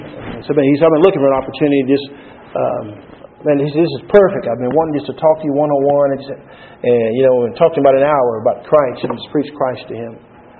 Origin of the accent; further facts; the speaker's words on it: Texas, United States; So told them where I was from Texas originally.